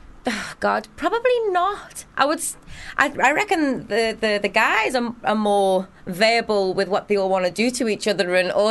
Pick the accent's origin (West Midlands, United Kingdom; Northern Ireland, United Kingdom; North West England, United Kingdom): North West England, United Kingdom; Liverpool; But Liverpool was just always thriving with lots of musicians. So it was great. But I was only young.